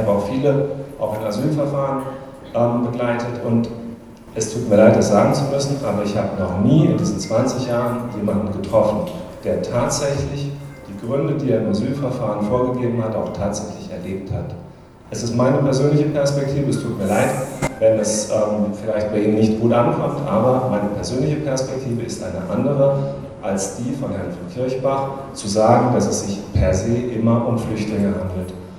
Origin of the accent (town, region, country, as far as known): Freiburg, Baden-Württemberg, Germany; born or raised there